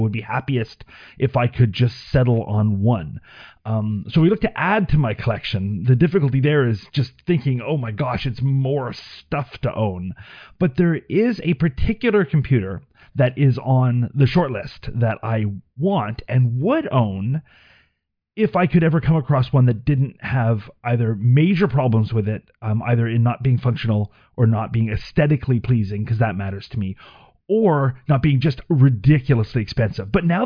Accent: Canada; As a Canadian

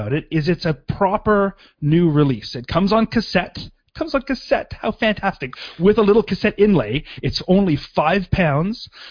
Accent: Canada; I'm a Canadian.

